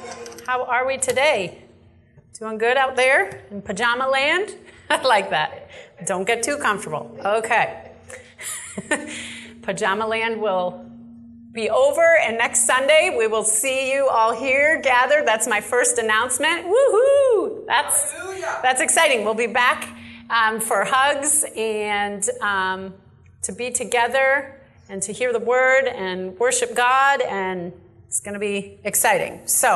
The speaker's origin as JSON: {"language": "English", "region": "the South", "country": "United States", "accent": "southern", "said": "it's better if I say it with my southern accent"}